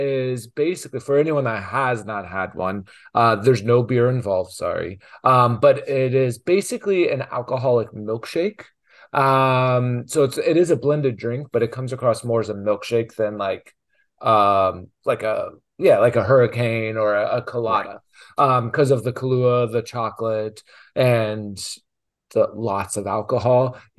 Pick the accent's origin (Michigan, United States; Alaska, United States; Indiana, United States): Indiana, United States; which I grew up in Indiana, about 2 hour and a half to 2 hours away from Nashville.